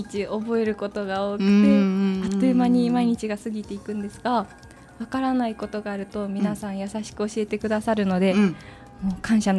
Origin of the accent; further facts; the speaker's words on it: Koide, Niigata, Japan; 魚沼市の小出です。